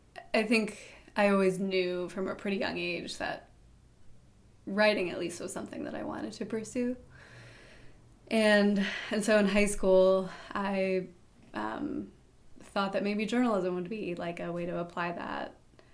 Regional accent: Wisconsin, United States; now in Portland, United States; I'm from Wisconsin originally, coming to Hudson from Portland, Maine, where I now live

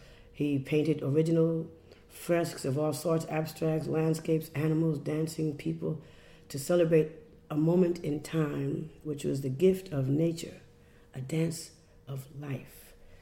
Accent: Westbury, New York, United States; also born or lived in Westchester, New York; I was born in Westchester, New York, and lived most of my life in Westbury, Long Island. As I grew up in a community of family, very intense and close family members.

